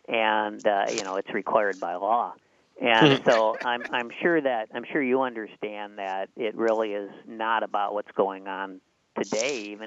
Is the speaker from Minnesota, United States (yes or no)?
yes; Minnesota, United States; also born or lived in Chicago; Well, of course, I'm a Minnesotan, and you know, the only other city I've lived in, Chicago, where people were even less optimistic about their teams.